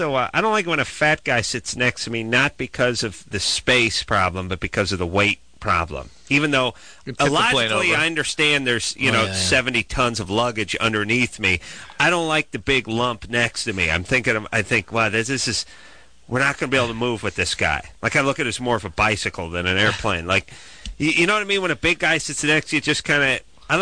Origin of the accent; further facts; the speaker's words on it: North Hollywood, California, United States; I grew up in North Hollywood, and that's where they film everything.